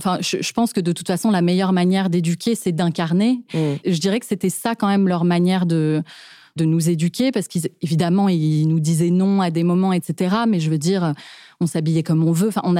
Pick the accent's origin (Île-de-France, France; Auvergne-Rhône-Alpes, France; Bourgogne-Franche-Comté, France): Île-de-France, France; Paris; Moi, j'ai grandi dans un environnement d'artiste qui gagne sa vie en tant qu'artiste, quoi. Donc, on a grandi à Montmartre. J'aime bien dire Montmartre parce que c'est pas Paris.